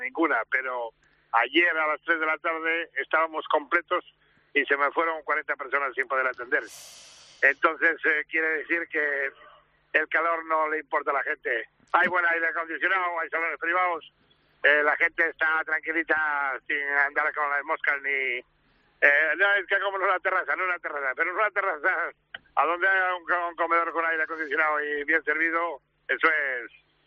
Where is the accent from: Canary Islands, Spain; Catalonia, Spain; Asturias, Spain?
Asturias, Spain; now in Madrid, Spain; yo soy asturiano